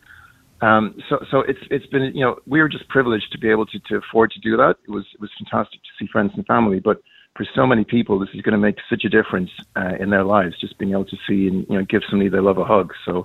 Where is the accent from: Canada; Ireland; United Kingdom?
Ireland; now in New York, United States; I am from Ireland, and this summer we tried to kind of we got back to see our friends and family